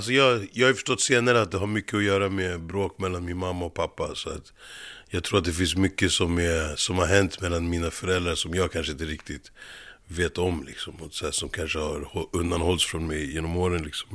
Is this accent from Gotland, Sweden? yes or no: no; Stockholm, Stockholm County, Sweden; born there; Jag föddes på Sabbatsbergs sjukhus i Stockholm 79. Jag bodde i Upplandsbro när jag föddes. Min mamma och pappa bodde i Bro i en vanlig lägenhet.